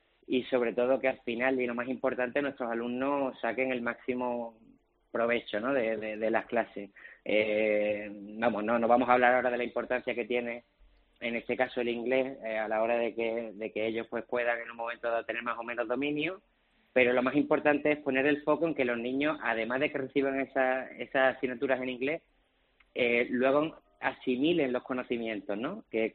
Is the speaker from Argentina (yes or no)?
no; Spain; Pero es cierto que este complejo que tenemos los españoles no lo tenemos que quitar.